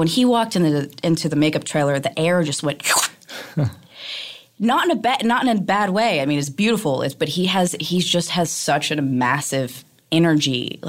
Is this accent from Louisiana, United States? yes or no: yes; New Orleans, Louisiana, United States; I am from Louisiana.